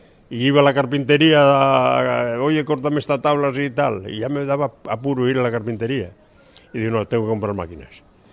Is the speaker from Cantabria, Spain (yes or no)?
yes; Cantabria, Spain; soy cántabro y tengo un apellido gallego y otro vasco